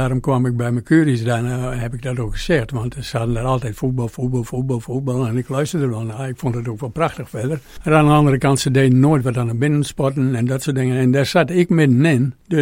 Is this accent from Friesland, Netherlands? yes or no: yes; Jelsum, Friesland, Netherlands; also born or lived in Leeuwarden; Ik ben geboren in Jelsum. In 1945 was dat. Ik deed de ogen open toen de vliegtuigen verdwenen, zeg maar. Dus, ik woonde daar ook vlak onder de vliegbasis.